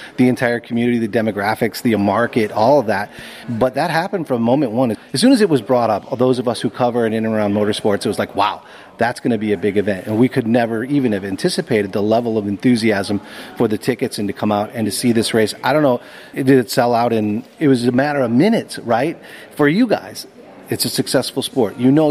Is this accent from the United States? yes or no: yes; Chicago, Illinois, United States; I'm here, we're here from Chicago. We don't live in Miami.